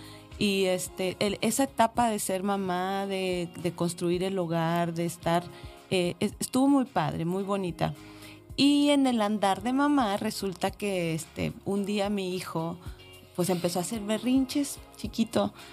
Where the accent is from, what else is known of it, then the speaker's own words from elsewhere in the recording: Torreón, Coahuila, Mexico; moved away as an adult; Yo nací en Torreón, llegué aquí cuando tenía 20 años. De hecho, aquí cumplí 20 años.